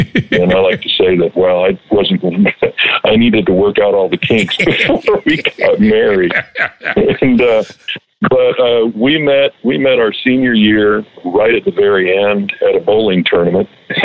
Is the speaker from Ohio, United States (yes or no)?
no; Fort Worth, Texas, United States; also born or lived in San Antonio / Cheyenne, Wyoming; but I was born in San Antonio. My dad was in the Air Force, so we moved around all over the country, nowhere exotic unless you consider Cheyenne, Wyoming exotic. But we wound up here in Fort Worth.